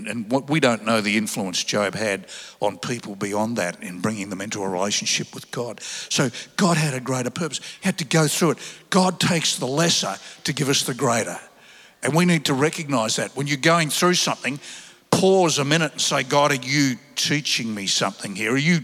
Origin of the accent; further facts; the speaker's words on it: Sydney, New South Wales, Australia; also born or lived in Melbourne; I grew up in Sydney, which, you know, was my hometown. Great beaches, lots of friends, good job, all that. And then the company I worked for transferred me to Melbourne.